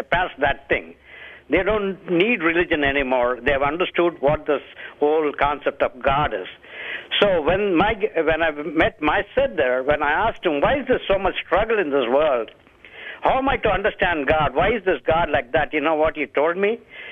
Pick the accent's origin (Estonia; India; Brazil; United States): India; And I'm from India